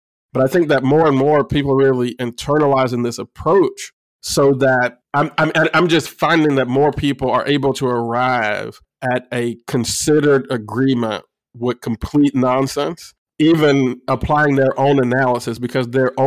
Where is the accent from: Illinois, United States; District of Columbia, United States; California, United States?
Illinois, United States; She's a professor of philosophy at Illinois State University in my home state.